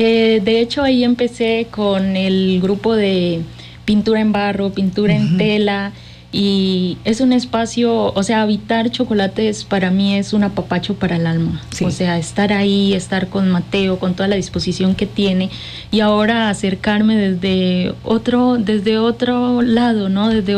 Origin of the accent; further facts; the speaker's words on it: Colombia; now in Cuernavaca, Mexico; Yo soy de Colombia.